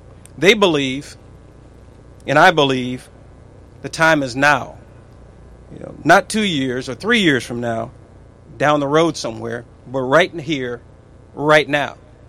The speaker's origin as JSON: {"language": "English", "town": "Beloit", "region": "Wisconsin", "country": "United States", "tie": "born or raised there", "said": "We grew up together in Beloit. So we've actually dated since we were 15 years of age."}